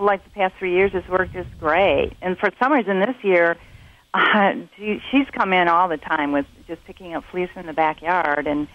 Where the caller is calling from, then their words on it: Ortonville, Michigan, United States; Yeah, it's a suburb of Detroit, northern Oakland County.